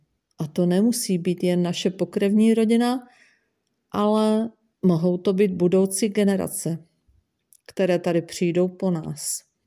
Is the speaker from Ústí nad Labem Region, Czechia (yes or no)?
no; Moravian-Silesian Region, Czechia; Jsem Slezanka, zrozená v zemi Slezsko. Hovořím dlouhodobě v okupačním státním územním celku Česká republika úředním českým jazykem.